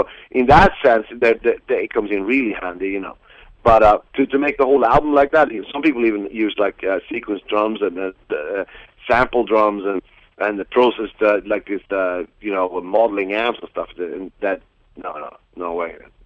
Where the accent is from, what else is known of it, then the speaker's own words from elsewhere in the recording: Sweden; When I was a little kid, I grew up in Sweden, yeah?